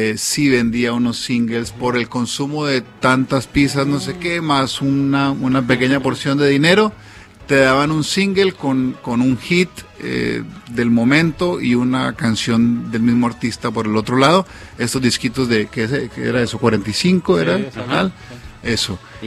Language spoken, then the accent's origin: Spanish; Ibagué, Tolima, Colombia; En Ibagué, en mi tierra, en Colombia, tomamos aguardientes como nuestra bebida, digamos, y cada región, cada provincia tiene su aguardiente propio. En mi tierra es el tapa roja